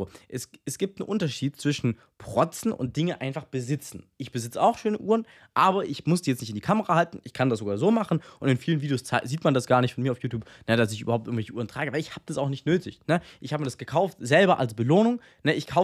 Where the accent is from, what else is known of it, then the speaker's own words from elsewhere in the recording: Baden-Württemberg, Germany; wir kommen aus der Nähe von Stuttgart, ne, das ist hier beim Stuttgarter Flughafen